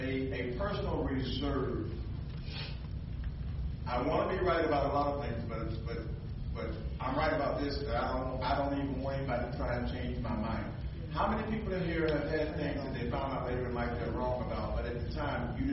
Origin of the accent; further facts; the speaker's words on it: Philadelphia, Pennsylvania, United States; Growing up in Philly, teach you how to walk to the store and back without getting mugged.